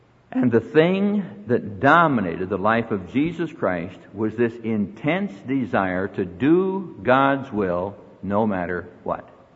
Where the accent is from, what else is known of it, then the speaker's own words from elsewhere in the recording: Iowa, United States; Now, we're born and raised in Iowa. We live now in Colorado, and so water and all that kind of stuff, kind of a new thing to us.